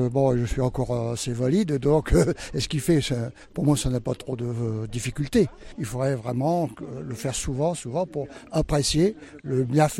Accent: Aiglun, Provence-Alpes-Côte d'Azur, France; À côté de Digne-les-Bains, à Aiglun exactement.

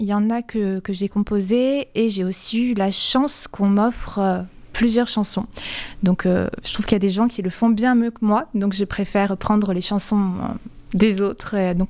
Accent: Corsica, France; now in Marseille, France; J'ai grandi en Corse, dans l'extrême sud, et je suis venue à Marseille pour continuer mes études musicales au conservatoire, en chant lyrique à la base.

